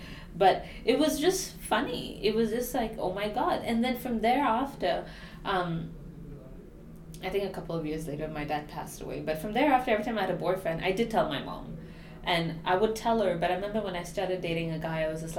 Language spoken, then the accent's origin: English; Nigeria; I'm born and brought up in Nigeria